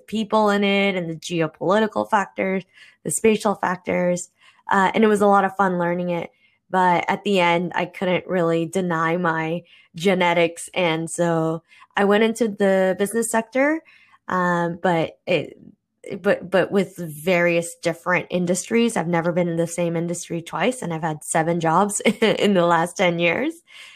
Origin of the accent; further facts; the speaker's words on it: Guam; moved away as an adult; also born or lived in Boston; now in Italy; I grew up in Guam, a little Pacific island, also a territory of the United States, and spent 14 years in Boston and recently moved to Italy 15 months ago.